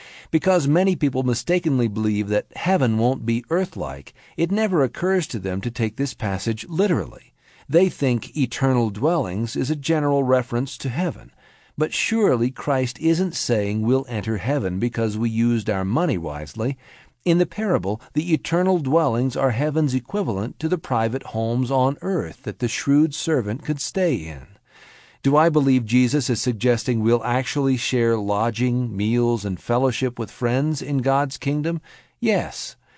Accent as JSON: {"language": "English", "region": "Oregon", "country": "United States", "tie": "born or raised there", "said": "Then, when I land in Oregon, I'm more home. When I come to my hometown, everything looks familiar."}